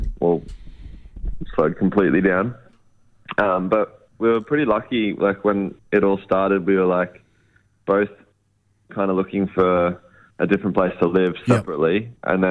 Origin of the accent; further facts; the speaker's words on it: Redlands, Queensland, Australia; now in Gold Coast, Australia; I'm currently on the Gold Coast, but I grew up in the Redlands.